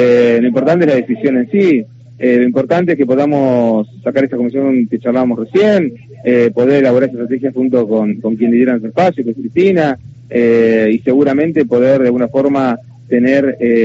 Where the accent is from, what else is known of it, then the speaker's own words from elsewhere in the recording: Buenos Aires, Argentina; eso nos preocupa como porteños.